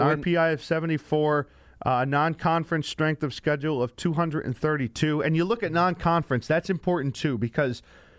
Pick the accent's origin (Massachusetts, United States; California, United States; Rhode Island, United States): Rhode Island, United States; I was, you know, very high on Rhode Island because I'm from Rhode Island and was born 25 minutes from the school.